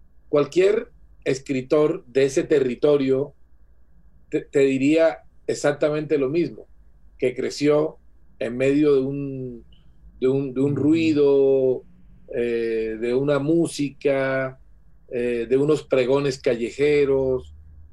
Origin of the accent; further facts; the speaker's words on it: San Estanislao, Bolívar, Colombia; also born or lived in Barranquilla; Pero no me crié en Barranquilla, sino en un pueblo que se llama San Estanislao. En esa época era un pueblo aislado, absolutamente aislado, un pueblo que parecía en el último rincón del planeta